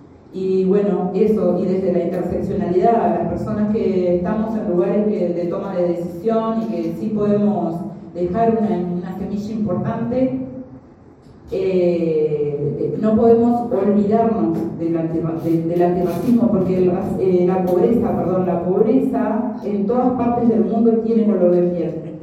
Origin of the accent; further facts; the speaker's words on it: Argentina; yo me crié en un asentamiento en Argentina, en una villa, y sé de qué se trata. Y bueno, hoy hace 7 años que vivo en un asentamiento